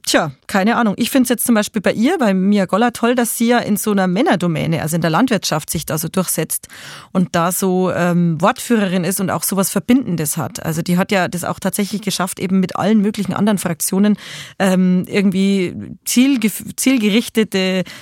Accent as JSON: {"language": "German", "region": "Bavaria", "country": "Germany", "said": "Ich komme aus dem Landkreis Altötting aus Oberbayern."}